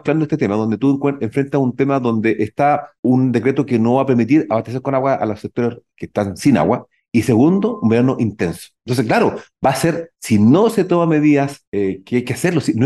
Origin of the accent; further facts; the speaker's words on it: Santiago, Santiago Metropolitan, Chile; now in Osorno, Chile; yo soy de Santiago, llevo en el sur ya 20, 25 años vinculado a Osorno, a la provincia de Osorno.